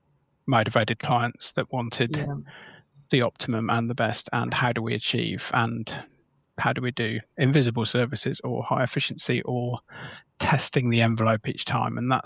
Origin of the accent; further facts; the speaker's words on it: United Kingdom; I'm obviously British and began my career in Bristol, but then moved to London, spent 13 years in London.